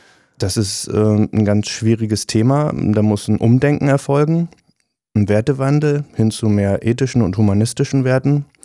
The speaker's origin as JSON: {"language": "German", "town": "Rostock", "region": "Mecklenburg-Vorpommern", "country": "Germany", "said": "Ich komme selbst aus Groß-Klein"}